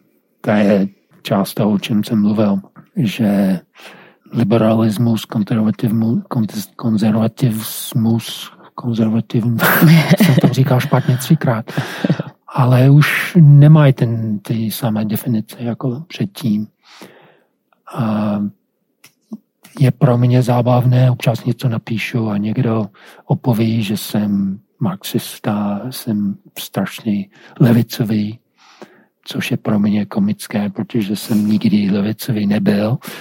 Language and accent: Czech; North Carolina, United States; protože jsem vyrůstal v Severní Karolíně, takže pro mě to není nic nového